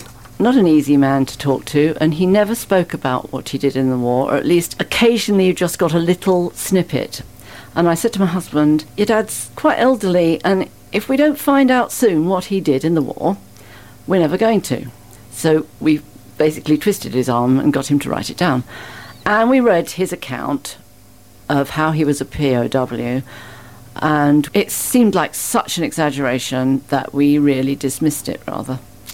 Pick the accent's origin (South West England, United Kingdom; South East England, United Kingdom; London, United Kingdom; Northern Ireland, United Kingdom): South East England, United Kingdom; Reigate; also born or lived in Box Hill; I was born and brought up around this neighbourhood. Actually, I was born on Box Hill, but I lived in Reigate, within sight of the Greensand Ridge.